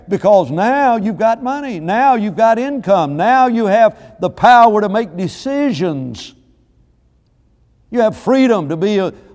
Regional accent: the South, United States; accent: southern; Do you know where I got my southern accent? Do you know why I say McDonald's properly and you guys say McDonald's improperly? You know where that comes from? It comes from the place where I grew up.

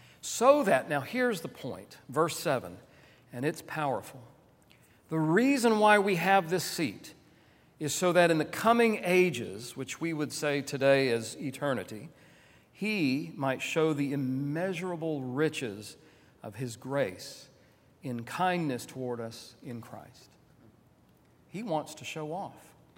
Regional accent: Tampa, Florida, United States; also born or lived in Port Arthur, Texas; I was born in Port Arthur, Texas. I use Texas when I need to, because I am a native Texan, but I'll be honest with you, I've lived practically my entire life in the state of Florida, and I do consider myself Floridian.

